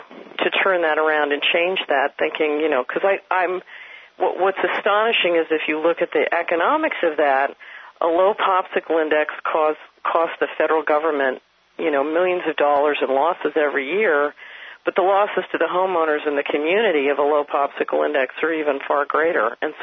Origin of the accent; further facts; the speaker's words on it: Philadelphia, Pennsylvania, United States; I grew up in West Philadelphia. If you've seen the movie Rocky, that was South Philadelphia.